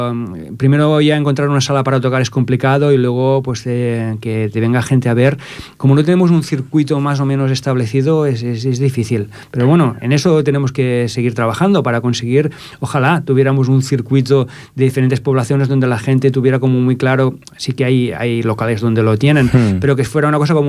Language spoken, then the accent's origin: Spanish; Sabadell, Catalonia, Spain; De hecho, yo que soy de Sabadell, por ejemplo